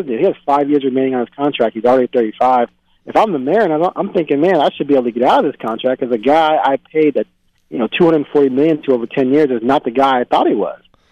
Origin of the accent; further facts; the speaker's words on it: Chicago, Illinois, United States; I was a Cubs fan, but like just because I was from Chicago